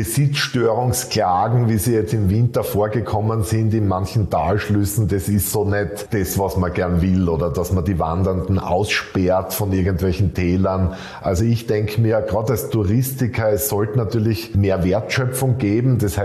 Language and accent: German; Graz, Styria, Austria; Also im Himteich in Graz spazieren zu gehen in meiner Heimatstadt